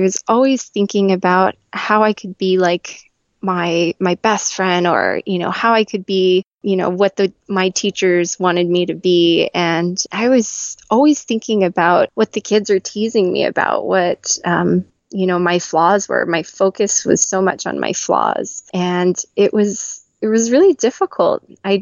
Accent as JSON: {"language": "English", "region": "Hawaii", "country": "United States", "tie": "born or raised there", "said": "I was born and raised in Hawaii. However, my dad was an immigrant and he came over from Hong Kong with my grandparents when he was about 7. So I pretty much grew up in the Chinese culture."}